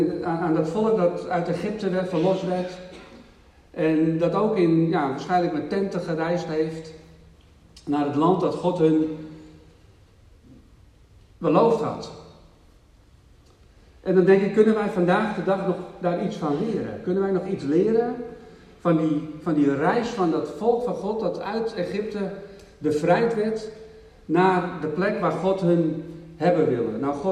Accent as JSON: {"language": "Dutch", "country": "Netherlands", "said": "Ja, ik ben een Nederlander, denk ik dan maar."}